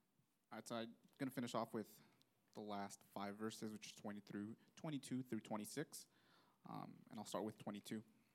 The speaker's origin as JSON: {"language": "English", "country": "United States", "tie": "born there", "said": "I know I'm a gringo. I was born here in the States."}